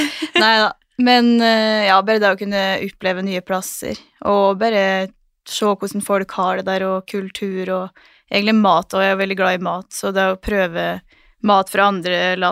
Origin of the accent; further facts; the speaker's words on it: Dombås, Innlandet, Norway; det kanskje mer den tiden hjemme på Dombås jeg har gått glipp av fordi når jeg først har vært I Norge så har jeg jo vært mest I Oslo